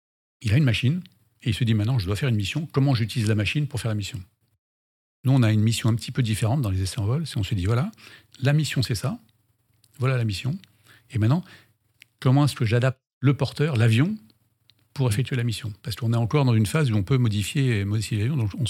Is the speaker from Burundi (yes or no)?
no; France; qu'on était, nous, Français, tout seuls, à travailler un peu avec les Américains. Mais quand on était chez nous, en France, sur notre porte-avions